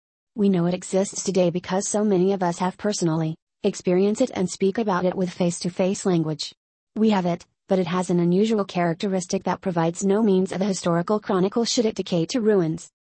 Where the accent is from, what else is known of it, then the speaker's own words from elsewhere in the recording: San Bernardino, California, United States; born there; I was born on September 1, 1965 in San Bernardino, California.